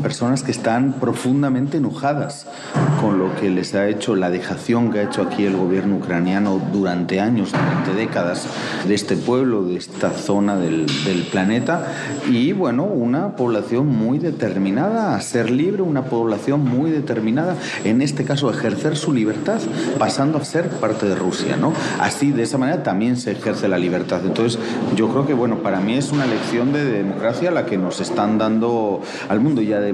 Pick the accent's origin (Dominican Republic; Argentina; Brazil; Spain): Spain; Basque Country; born there; especialmente en mi caso, que además soy vasco de nacimiento